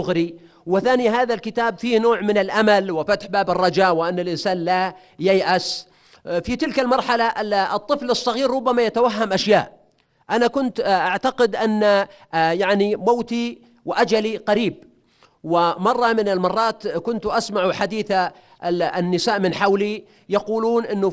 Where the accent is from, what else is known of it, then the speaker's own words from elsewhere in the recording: Buraidah, Al-Qassim, Saudi Arabia; أذكر من كان عندنا في بريدة مجموعة مكتبات تجارية